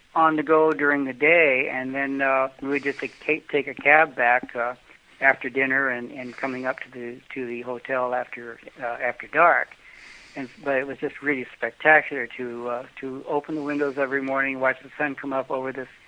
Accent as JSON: {"language": "English", "country": "Mexico", "accent": "Mexican", "second_language": "English"}